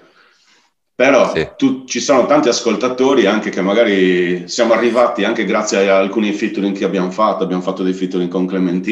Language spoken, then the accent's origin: Italian; Sardinia, Italy; Avevo anche paura di tornare, anche se mi mancava tantissimo la mia terra, come tutti i sardi.